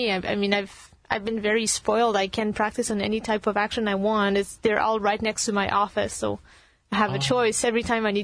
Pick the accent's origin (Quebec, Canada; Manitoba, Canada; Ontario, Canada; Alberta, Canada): Quebec, Canada; Montreal; now in United States; Yes, sorry, Montreal is my hometown.